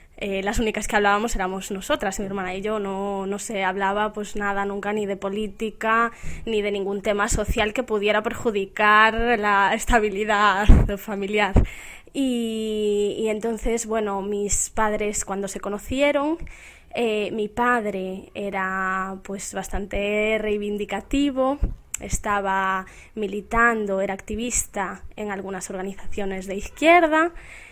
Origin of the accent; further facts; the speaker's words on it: Galicia, Spain; Yo soy gallega, soy guía turística y yo contaba que bueno, aquí en Galicia hubo bastante represión franquista.